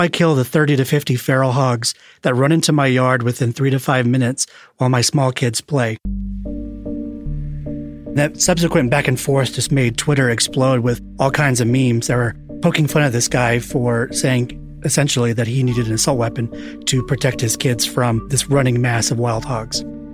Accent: Texas, United States; One of which in Texas, my home state, is there is now a law where you can legally rent the side of a helicopter

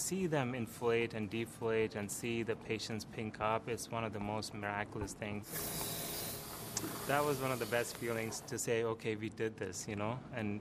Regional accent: India; moved away; I grew up in India.

